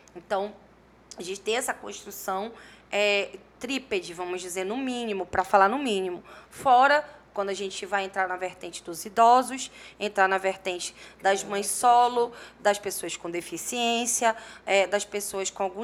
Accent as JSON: {"language": "Portuguese", "region": "Paraíba", "country": "Brazil", "said": "eu sou uma mulher e sou uma mulher nordestina. Eu sou da Paraíba e vim para o Amazonas"}